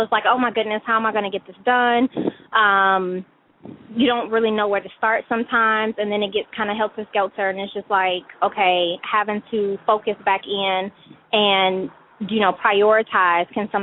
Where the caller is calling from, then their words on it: Atlanta, Georgia, United States; I'm calling from Atlanta.